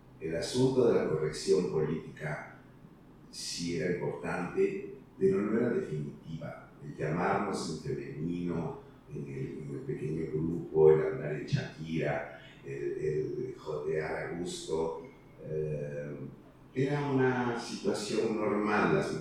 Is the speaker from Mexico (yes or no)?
yes; Oaxaca, Mexico; el joto de mi ciudad natal, Oaxaca